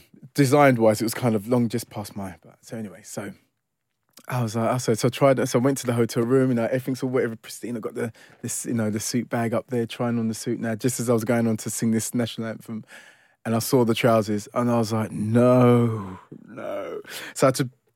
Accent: London, United Kingdom; especially growing up in East London and having these aspirations of being a singer

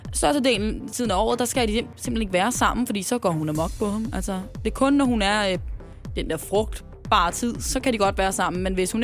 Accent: Greve, Zealand, Denmark; faktisk fra den by, jeg kommer fra Greve

